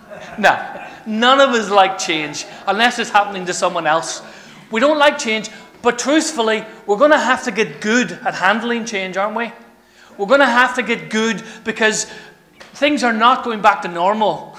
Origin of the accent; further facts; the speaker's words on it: Ireland; simply because I'm Irish